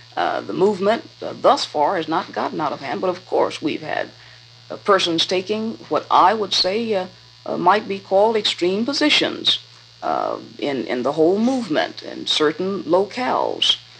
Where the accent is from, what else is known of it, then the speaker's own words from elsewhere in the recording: United States; Well, as a Negro, I'm proud, and as an American citizen